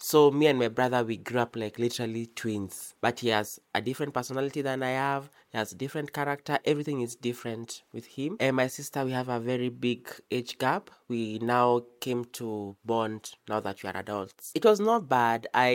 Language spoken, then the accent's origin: English; Naivasha, Nakuru County, Kenya; now in Nairobi, Kenya; I was born and raised in Naivasha at a small estate called Lakeview Estate. I've grown up there for the entire time of my life, for the better part of my life. Yeah, and I moved back to Nairobi